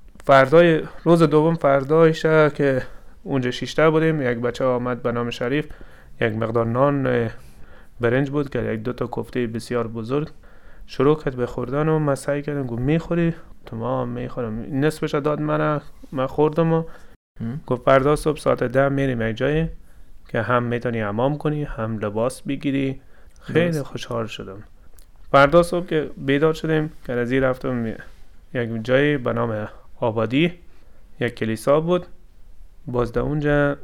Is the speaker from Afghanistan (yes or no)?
no; Iran; moved away; خب من به عنوان از اینجا شروع میکنم که من در ایران بزرگ شدم.